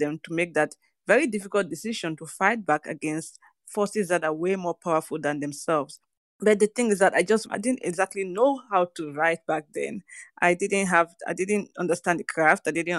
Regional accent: Limbe, Southwest Region, Cameroon; I also grew up in a town. My hometown of Limbe had oil, much like this village of Kasawa.

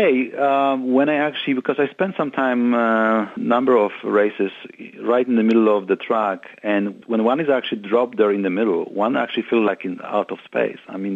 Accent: Poland; a few years ago I did a project in my hometown in Poland

